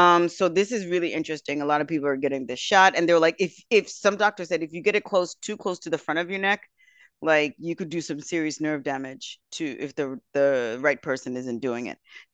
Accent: New York, United States; now in Hamburg, Germany; But I'm like, I'm from New York. Why am I so bad with this?

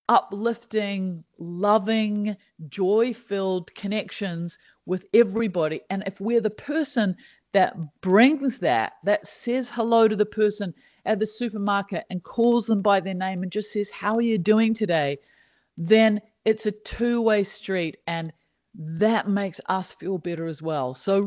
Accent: New Zealand; because I'm a New Zealander

